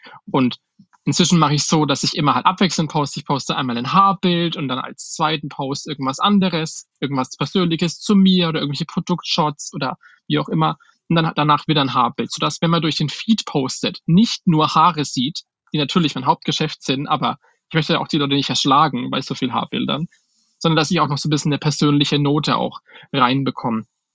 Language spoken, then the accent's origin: German; Schweinfurt, Bavaria, Germany